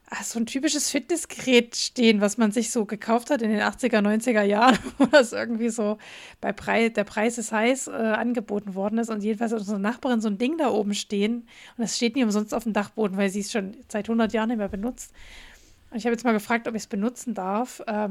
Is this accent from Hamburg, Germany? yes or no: no; Radebeul, Saxony, Germany; Und ich bin ja in Sachsen aufgewachsen, genau genommen in Radebeul.